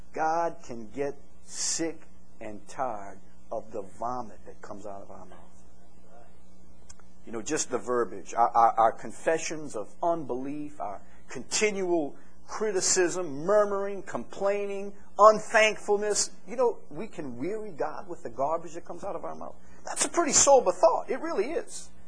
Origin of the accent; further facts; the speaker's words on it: United States; You know, I mean, look, I'm an American.